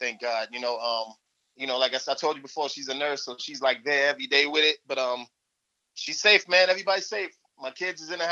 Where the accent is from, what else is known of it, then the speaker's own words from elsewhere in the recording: Yonkers, New York, United States; Yonkers, New York is not too far from Mount Vernon. It's in Westchester.